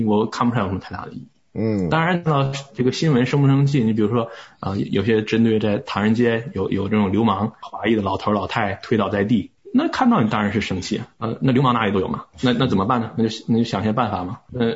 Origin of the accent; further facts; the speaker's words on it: United Kingdom; 我觉得因为我从小在英国嘛，